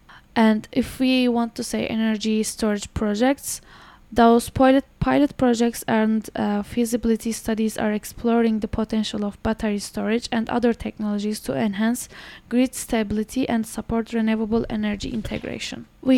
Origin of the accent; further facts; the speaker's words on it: Turkey; English is a second language; I'm coming from Turkey.